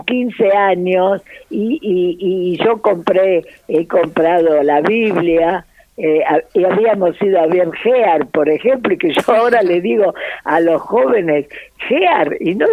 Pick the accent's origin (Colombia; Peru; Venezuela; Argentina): Argentina; Buenos Aires; yo soy muy porteña